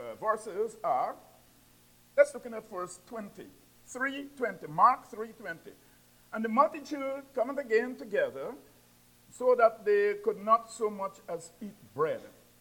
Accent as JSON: {"language": "English", "country": "Guyana", "said": "And I hail from Guyana, South America, which is the only English-speaking country on that continent. But we are more aligned, not with South America, but with the Caribbean, because we have a common culture."}